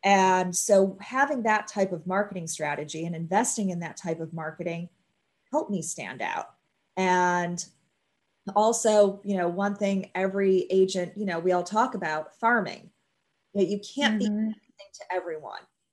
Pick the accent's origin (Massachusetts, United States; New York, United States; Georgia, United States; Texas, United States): New York, United States; Buffalo; I grew up in Buffalo, New York, and yes, I am still a big Buffalo Bills fan.